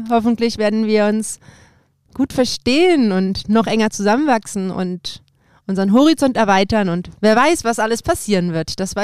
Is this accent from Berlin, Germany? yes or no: yes; Berlin, Germany; ich komme auch aus Berlin